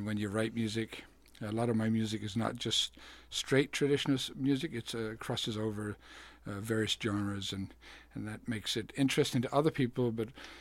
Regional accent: London, United Kingdom; I was born in London, you know, so, I grew up in that. You know, I was 15 in 1975

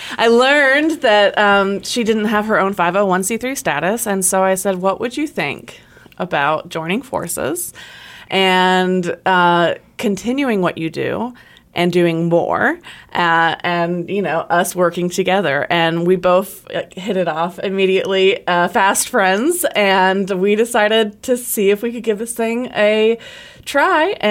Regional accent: Jasper, Arkansas, United States; I'm from Jasper, Arkansas, so I'm kind of returning to my Ozark Mountain roots.

